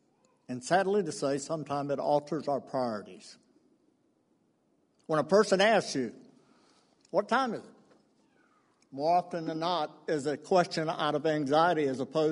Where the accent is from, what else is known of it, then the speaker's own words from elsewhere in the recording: St. Augustine, Florida, United States; I was raised in St. Augustine